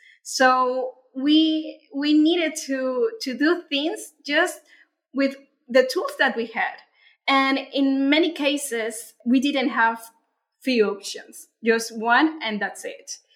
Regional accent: Venezuela; English is a second language; I am from Venezuela. So there, doing science there is quite difficult

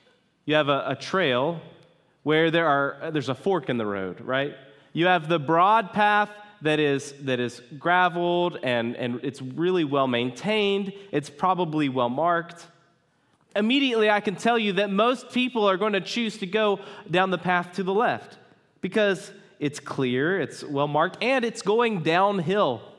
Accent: West Virginia, United States; also born or lived in Kentucky; I spent most of my life growing up in West Virginia, and then I lived in central Kentucky for 5 years

